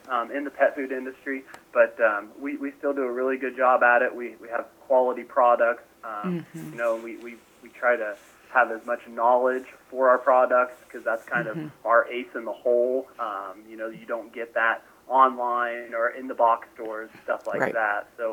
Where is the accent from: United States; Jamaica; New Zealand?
United States; Bremen, Ohio; I'm from Bremen.